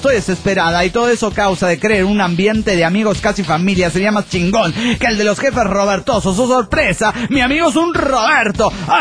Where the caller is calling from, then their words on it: Cuernavaca, Morelos, Mexico; de Cuernavaca, Morelos, México.